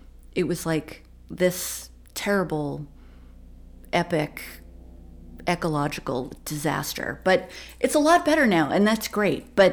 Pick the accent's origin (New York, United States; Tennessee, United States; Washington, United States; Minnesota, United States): New York, United States; Poughkeepsie; I was born in Poughkeepsie. I know about that miracle suit. And... living in the Hudson Valley my whole life